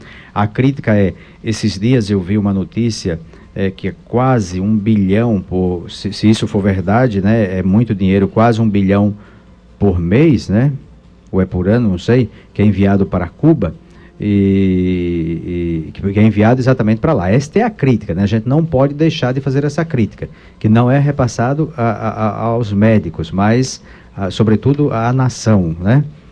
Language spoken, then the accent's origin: Portuguese; Bahia, Brazil; now in Dourados, Brazil; Eu que sou do interior da Bahia, eu sei o que é isso, né? Aqui em Dourados nós vivemos no paraíso ainda.